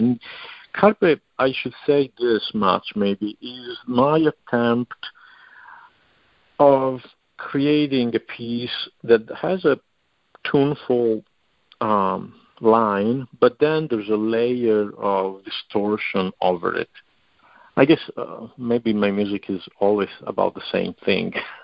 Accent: Sardinia, Italy; English is a second language; I'm originally from Sardinia, so my father and mother will hum, like, you know, other members of my family, traditional Sardinian folk tunes.

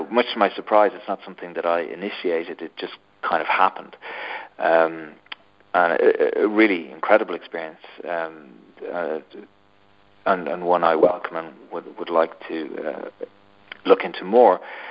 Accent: Ireland; moved away as an adult; also born or lived in London / New York; You know, I grew up in Ireland and I lived in London for 10 years. I lived in New York for a year

